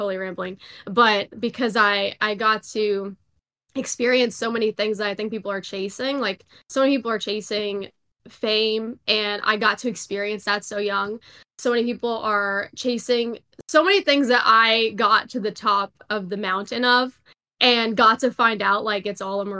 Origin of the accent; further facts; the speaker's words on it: Long Island, New York, United States; So I grew up in Long Island, New York, and then one day my parents came in and they were like, "We're gonna move to Arizona."